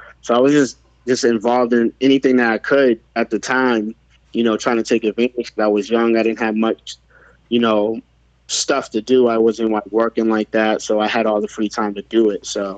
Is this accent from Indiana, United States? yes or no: no; Boston, Massachusetts, United States; now in Everett, United States; Dorchester. I'm from Boston. Born and raised in Dorchester. You know, now I live in Everett.